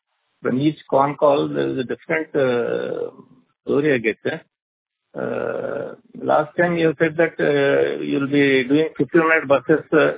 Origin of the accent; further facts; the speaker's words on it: Hyderabad, Telangana, India; from Hyderabad.